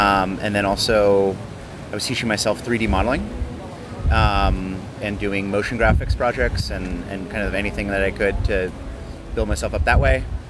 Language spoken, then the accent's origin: English; Boston, Massachusetts, United States; now in New York, United States; I grew up near Boston, Massachusetts. I'm a huge Patriots fan.